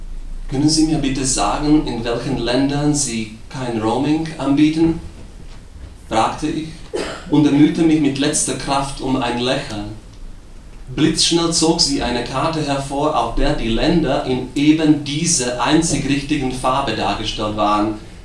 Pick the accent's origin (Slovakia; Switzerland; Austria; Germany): Slovakia; Bratislava, Bratislava Region; first language Slovak; German is a second language; Ich komme aus Bratislava, das ist die Hauptstadt